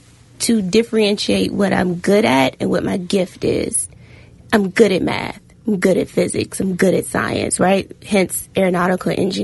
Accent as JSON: {"language": "English", "town": "Washington", "region": "District of Columbia", "country": "United States", "tie": "born or raised there", "said": "And so growing up in Southeast D.C., I didn't see Black business owners."}